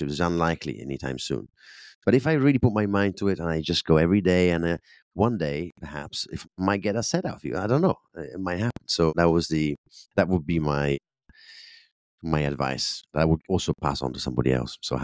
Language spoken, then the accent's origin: English; Sicily, Italy; English is a second language; So when they ask me where I'm from, I say, I'm actually, you know, from Sicily.